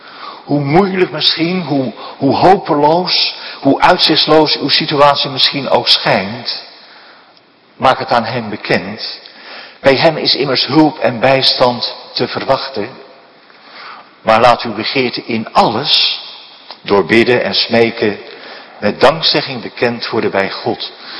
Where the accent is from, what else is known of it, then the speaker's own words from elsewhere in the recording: Westland, South Holland, Netherlands; ik kom zelf uit het Westland.